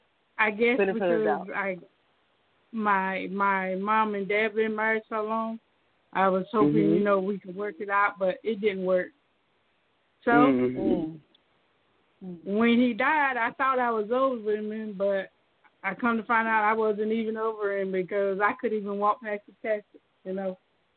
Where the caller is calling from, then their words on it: Arkansas, United States; I'm calling from Arkansas.